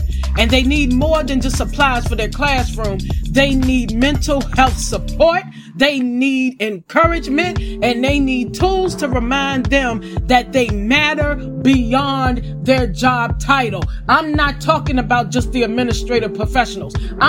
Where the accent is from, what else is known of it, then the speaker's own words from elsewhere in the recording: Farmville, Virginia, United States; I spent 3 years as a substitute teacher back in my hometown of Farmville for Prince Edward County.